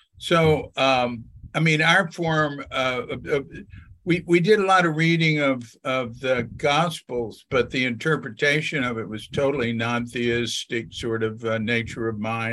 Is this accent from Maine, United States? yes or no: no; Fort Worth, Texas, United States; Fort Worth, Texas.